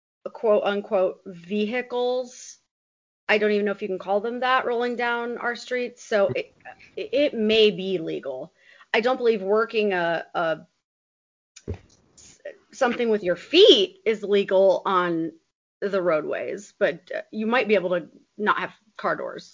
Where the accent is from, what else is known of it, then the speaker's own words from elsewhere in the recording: Fort Myers, Florida, United States; This one happens to be out of my hometown.